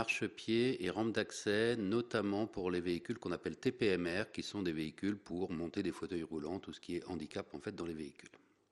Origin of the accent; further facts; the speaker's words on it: Pays de la Loire, France; je suis originaire de la Mayenne et depuis très longtemps dans la famille, dans le sud de Mayenne.